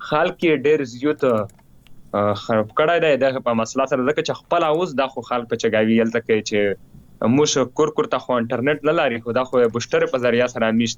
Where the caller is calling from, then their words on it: Khyber Pakhtunkhwa, Pakistan; مار شمالي وزیرستان نه